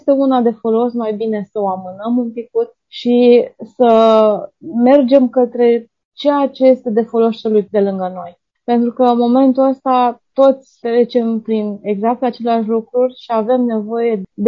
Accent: Bucharest, Romania; eu sunt psiholog din București.

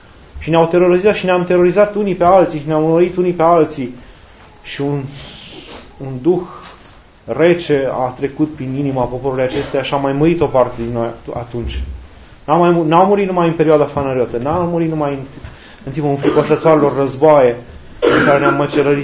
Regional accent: Romania; n-avem cum să nu ne raportăm la istoria noastră, la noi ca români

